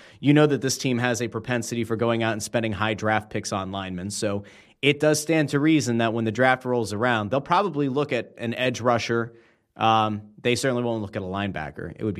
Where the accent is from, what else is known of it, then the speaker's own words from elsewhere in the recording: Pottsville, Pennsylvania, United States; My hometown. I love when a good old skook checks in.